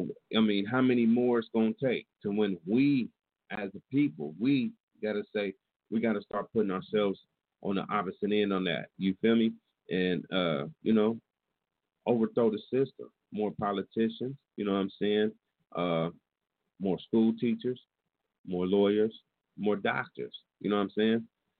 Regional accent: Fairfield, California, United States; I thank God that I was raised in Fairfield, California, a melting pot.

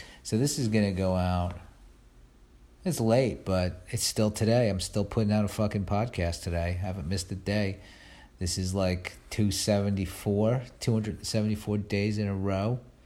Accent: New York, United States; born there; Because I was born in New York, and they are the New York team

